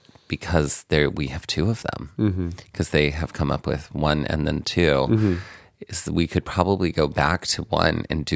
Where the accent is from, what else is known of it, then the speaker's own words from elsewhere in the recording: Biloxi, Mississippi, United States; Yes, I am from Biloxi.